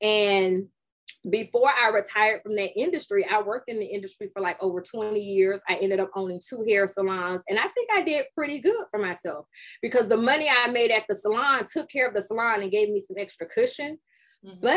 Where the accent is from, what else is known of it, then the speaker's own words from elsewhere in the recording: Ohio, United States; but I was kind of raised in because I'm originally from Ohio.